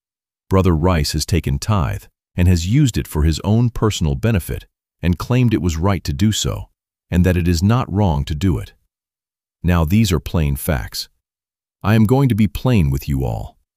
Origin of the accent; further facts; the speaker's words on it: Australia; now in United States; my soul has been burdened over it ever since I came from Australia.